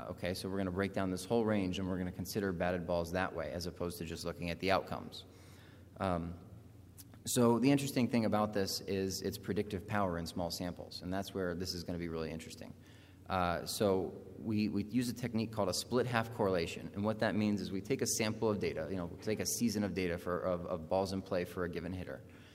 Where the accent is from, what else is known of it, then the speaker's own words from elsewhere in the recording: Alabama, United States; I grew up in Alabama, and they have a lot of tornadoes down there